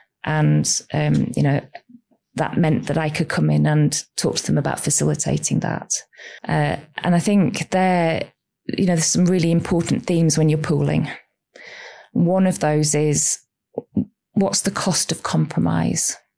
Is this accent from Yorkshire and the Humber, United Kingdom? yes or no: yes; Yorkshire and the Humber, United Kingdom; also born or lived in Sheffield; where I'm from, or at least I should say I'm from Sheffield, which is very important for those people who are from Yorkshire to make that distinction.